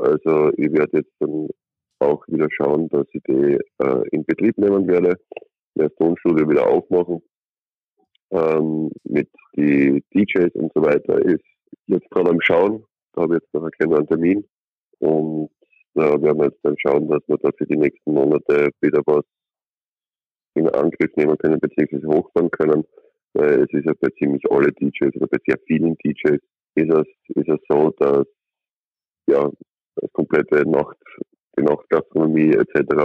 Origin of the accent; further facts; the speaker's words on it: Austria; Ich glaube, dass bei uns in Österreich eigentlich ziemlich sehr gut als abgewickelt worden ist.